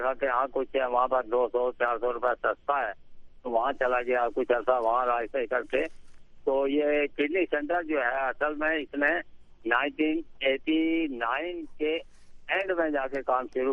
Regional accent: Azad Kashmir, Pakistan; now in Karachi, Pakistan; تو ریٹائرمنٹ کے بعد آپ کو پتا کہ ہمارا تعلق آزاد کشمیر سے ہے

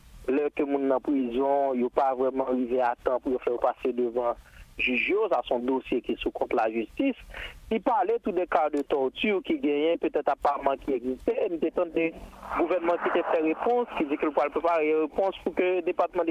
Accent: Haiti; parce que c'est nous même en tant qu'haïtien pour nous mettre les yeux nous à clair

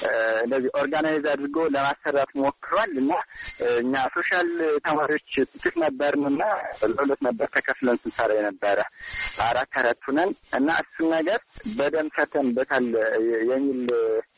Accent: Amhara, Ethiopia; born there; ምዕራብ ጎጃም ዞን ሰከላ ወረዳ ነው የተወለድኩት። ገጠራማ ክፍል ነው።

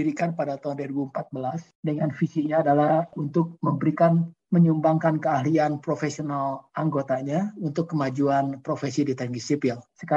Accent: Bogor, West Java, Indonesia; born there; Bogor, itu tempat kota kelahiran saya.

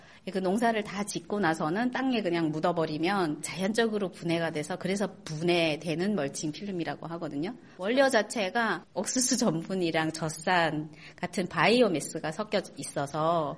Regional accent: North Korea; moved away as an adult; now in South Korea; 제가 북녘에 있을 때도 공무원 생활을 9년 동안 하면서 개인 사업을 크게 했었어요. 그러다가 일단은 이제 탈북을 했는데

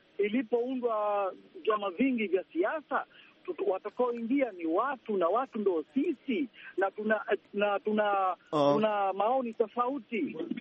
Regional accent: Kangani, Pemba, Tanzania; Mimi ni Mpemba kwetu Kangani na Mjimbini

